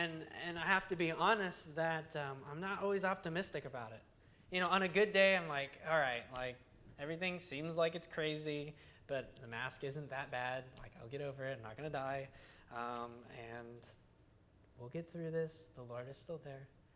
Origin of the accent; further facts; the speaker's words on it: United States; because we're American and we're prideful and I'm a guy